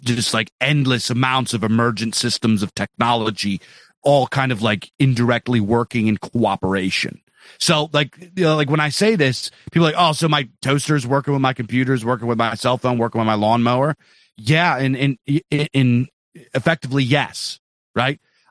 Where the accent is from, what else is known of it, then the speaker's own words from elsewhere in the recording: Pennsylvania, United States; I grew up in Pennsylvania. This is the capital of deer hunters and outdoorsmen.